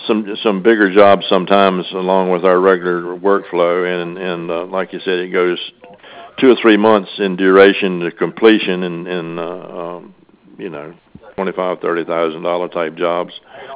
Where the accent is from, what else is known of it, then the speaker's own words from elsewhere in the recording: East Coast, United States; now in Eugene, United States; We're from the East Coast in here, and in 1971, there was a lot of unrest in the education system here, and we said there's a better way to live. So we bought a business in Eugene, Oregon